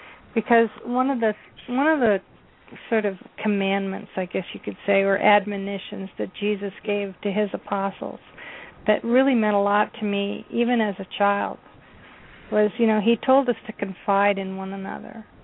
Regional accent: Ghana; And one of the things we had to do in Africa growing up in Ghana is we had to spend a lot of time in the car together because it always took forever to get anywhere.

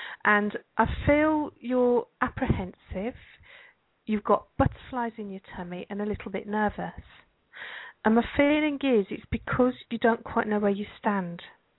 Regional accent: Birmingham, West Midlands, United Kingdom; accent: Brummy; I'm what you might call a Brummy. I come from Birmingham in England.

